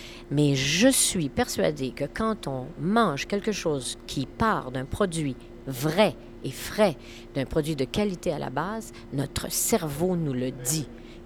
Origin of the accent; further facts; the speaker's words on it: Baie-Comeau, Quebec, Canada; born there; Oui, moi, je suis née à Baie-Comeau.